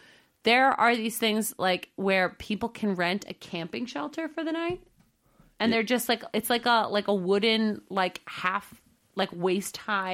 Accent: Ireland; I'm from Ireland.

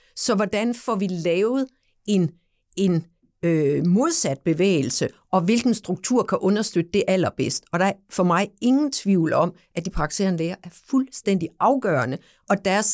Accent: Samsø, Central Denmark Region, Denmark; nu er jeg jo fra Samsø, Ole, og der bor jo ikke andet knap 4.000 mennesker.

